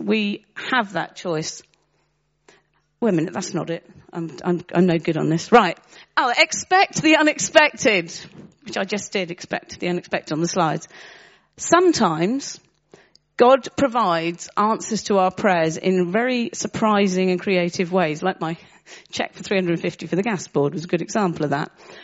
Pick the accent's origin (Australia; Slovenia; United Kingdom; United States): United Kingdom; South West England; born there; now in Maidenhead, United Kingdom; I was born in Somerset. Now I've lived in Maidenhead for over 30 years.